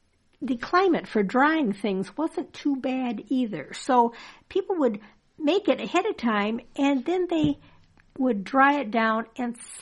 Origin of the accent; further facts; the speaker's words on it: Midwest, United States; Of course, growing up in the Midwest, it's not really something. It's something I had to be introduced to.